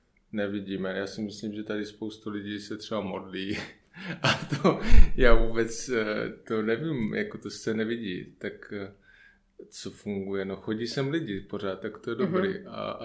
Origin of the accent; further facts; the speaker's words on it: Zlín Region, Czechia; když jsem jako původem z Valašska, tak se mě líbilo i v té Plzni